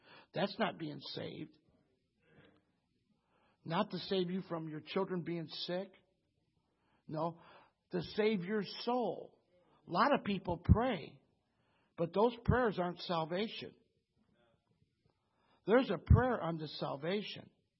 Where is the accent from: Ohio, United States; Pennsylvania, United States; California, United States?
Ohio, United States; Toledo; born there; I was born in Toledo, Ohio, 3/22/49. That's my earthly birth.